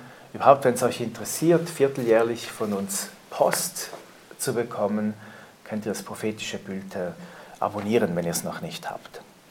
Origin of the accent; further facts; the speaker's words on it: Switzerland; Ich war früher in der CVJM-Jungschar bei uns in der Schweiz